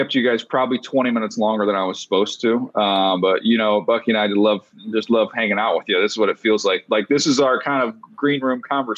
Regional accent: Fort Wayne, Indiana, United States; I grew up, I was born in Fort Wayne. So I'm a lifelong Indiana basketball fan.

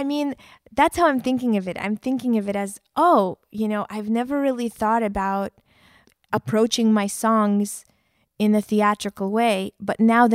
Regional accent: New York, United States; Well, I mean, as a New Yorker, it definitely does.

